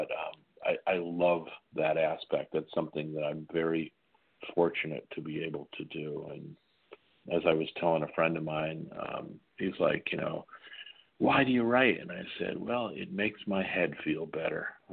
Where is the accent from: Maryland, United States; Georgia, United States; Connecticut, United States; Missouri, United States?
Connecticut, United States; Hartford; And I do have a gig in Hartford, Connecticut, my hometown